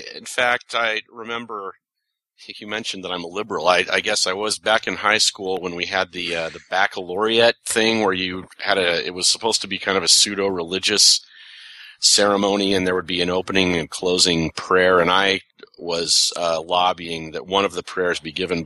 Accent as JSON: {"language": "English", "region": "Utah", "country": "United States", "tie": "born or raised there", "said": "And I grew up in Utah, by the way"}